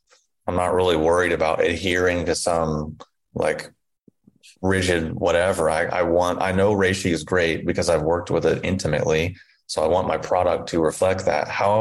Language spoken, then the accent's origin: English; Indiana, United States; also born or lived in Kentucky; at least where I grew up in Indiana and in Kentucky